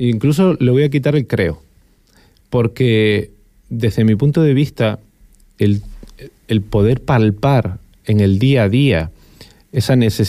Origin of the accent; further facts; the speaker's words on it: Los Realejos, Canary Islands, Spain; yo le decía antes que soy de Los Ralejos